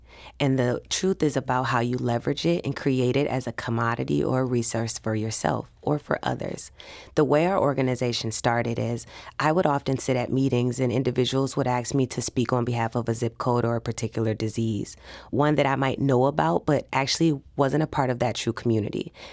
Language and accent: English; Detroit, Michigan, United States; now in St. Louis, United States; I'm originally from Detroit.